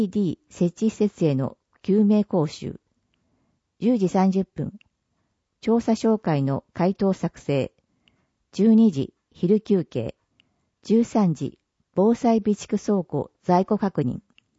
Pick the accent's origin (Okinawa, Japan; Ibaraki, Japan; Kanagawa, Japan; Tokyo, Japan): Ibaraki, Japan; Ryugasaki; 生まれも育ちも龍ヶ崎なので、市民目線で仕事ができると思ったのと